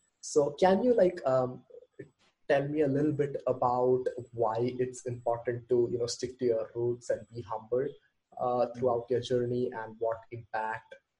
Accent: Kerala, India; So I'm from India. I'm from Kerala, like a small state in India.

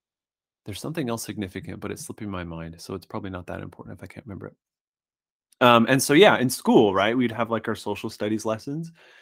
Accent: Saskatchewan, Canada; I grew up in what's essentially a 9 months out of the year, it's winter town surrounded by Indigenous reservations in Saskatchewan, Canada.

